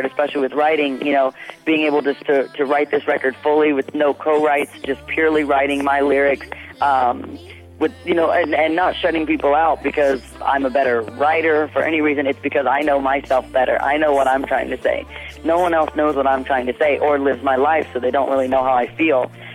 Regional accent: Nashville, Tennessee, United States; Mostly because, one, I'm from Nashville, so I never thought I would be here.

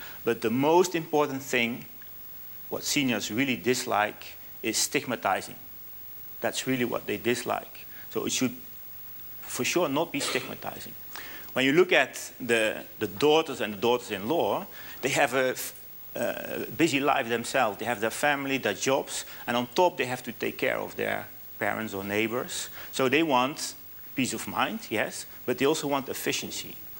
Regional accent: Netherlands; English is a second language; I'm from the Netherlands, so sorry for my English.

